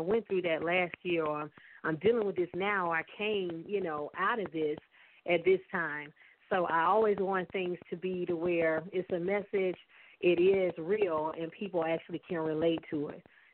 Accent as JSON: {"language": "English", "region": "Alabama", "country": "United States", "tie": "born or raised there", "said": "we grew up, of course, in the South. We were born and raised in Alabama, and we grew up singing in church"}